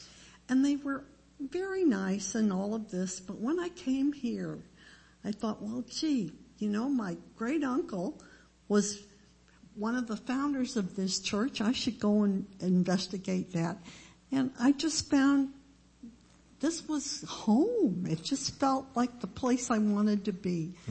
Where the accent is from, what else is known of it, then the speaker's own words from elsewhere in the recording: San Francisco, California, United States; I was raised in the Covenant Church in San Francisco.